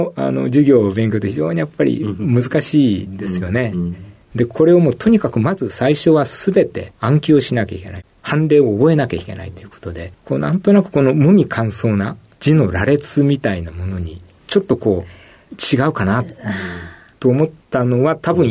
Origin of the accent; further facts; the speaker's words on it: Kobe, Hyogo, Japan; 神戸です。高校卒業まで神戸におりました。